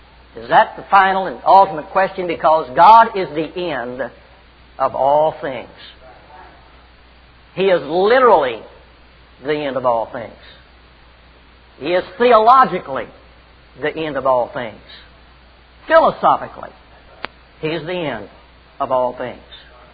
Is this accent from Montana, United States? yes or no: no; Texas, United States; I was born and raised in Texas